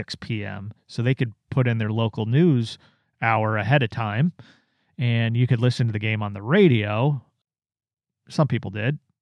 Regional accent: Oregon, United States; I'm from Oregon originally

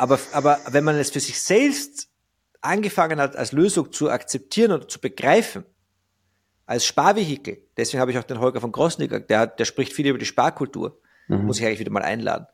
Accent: Austria; bei uns in Österreich

